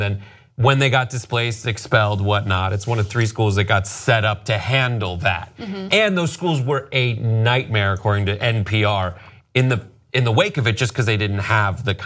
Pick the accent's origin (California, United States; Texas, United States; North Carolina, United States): California, United States; Simi Valley; Yeah, that's where I grew up from seventh grade on.